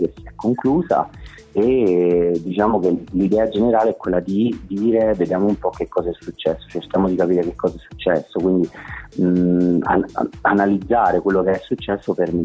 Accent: Caserta, Campania, Italy; now in Rome, Italy; sono di Caserta, sì, vivo a Roma stabilmente in realtà da un anno e mezzo, neanche da tantissimo. Vivo

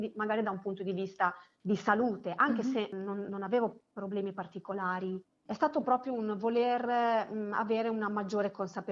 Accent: Emilia-Romagna, Italy; poi sono romagnola, quindi.

